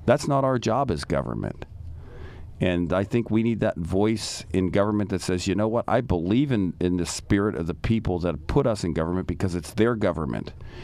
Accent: United States; I tell people I'm a human being first. First and foremost, that's what I am. Secondly, I'm an American, and then I'm a conservative

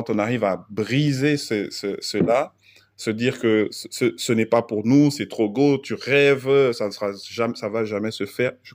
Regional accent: DR Congo; Alors moi, je suis né au Congo, j'ai grandi au Congo, j'ai étudié au Congo, ma formation de base et mes apprentissages de base viennent du Congo. Mon ADN est africain, donc c'est mon pays, le Congo c'est mon pays, j'y retourne souvent.

